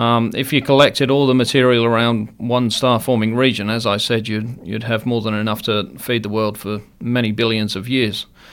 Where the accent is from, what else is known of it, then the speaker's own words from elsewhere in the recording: Australia; I'm Australian, so I use Australian units.